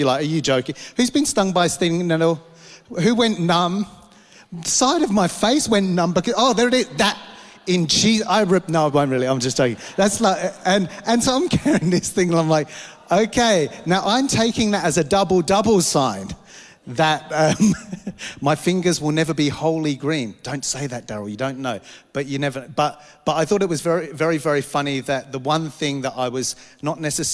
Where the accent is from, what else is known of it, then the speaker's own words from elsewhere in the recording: London, United Kingdom; I'm from London, grew up, as you guys know, I really did grow up in London, central London. People don't have cars, tube pass, train to school every day, like in a city.